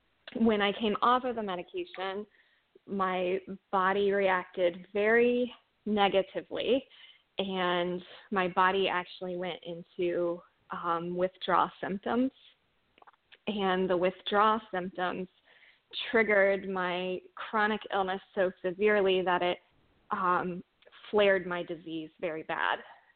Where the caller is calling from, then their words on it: Columbus, Ohio, United States; I am calling from Columbus, Ohio, and we do not have any snow and have barely had any snow all winter.